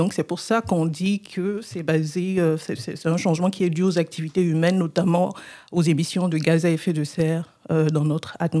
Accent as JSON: {"language": "French", "country": "Benin", "moved": "yes", "lives_now": "Canada", "said": "C'est sûr que ça ne sonne pas québécois. je suis originaire du Bénin. C'est un pays qui est en Afrique de l'Ouest."}